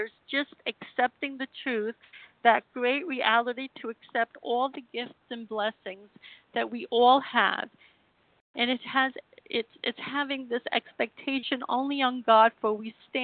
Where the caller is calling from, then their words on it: Israel; I'm calling from the Holy Land of Israel